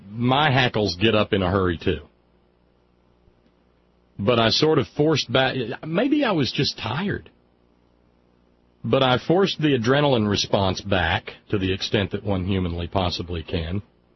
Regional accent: West Virginia, United States; good God, man, I'm a West Virginian, first and foremost. I am an Appalachian of the ninth generation.

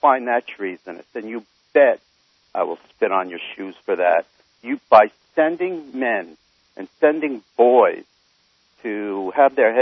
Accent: New Jersey, United States; My entire life, we had two fireplaces in our house. Growing up in Bergen County.

